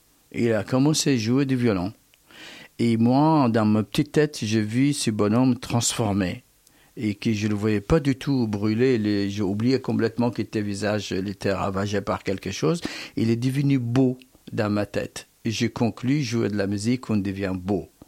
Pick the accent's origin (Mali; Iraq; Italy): Iraq; Basra, Basra Governorate; now in France; Je suis de Bassora, du sud de l'Irak. Bassora, c'est le seul port ouvert de l'Irak vers le monde entier. Et c'est la ville de Sinbad le marin.